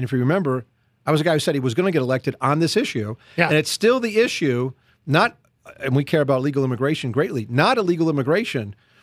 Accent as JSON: {"language": "English", "region": "Rhode Island", "country": "United States", "tie": "born or raised there", "also_born_or_lived": "Memphis, United States", "said": "And my hometown went bankrupt. I went home, became the mayor of the second largest city in Rhode Island"}